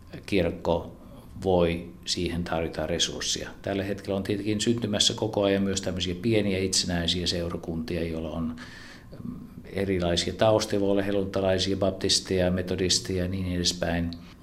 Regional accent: Netherlands; now in Finland; Olen Hollannista kotoisin ja olen viimeiset 32 vuotta asunut Suomessa.

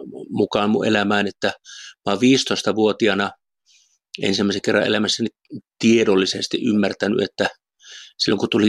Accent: Äänekoski, Central Finland, Finland; also born or lived in South Ostrobothnia; now in Oulu, Finland; mä oon kyllä syntynyt ja 18 ensimmäistä vuottani elänyt tuolla Keski-Suomessa Jyväskylän Liepeellä Äänekoskella, eli sieltä on ponnistanut maailmalle ja tullut tänne pohjoisiin.

